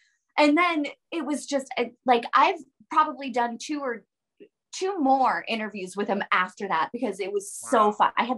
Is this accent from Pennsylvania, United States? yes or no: yes; Pittsburgh, Pennsylvania, United States; I had so many friends at Heinz Field because I'm from Pittsburgh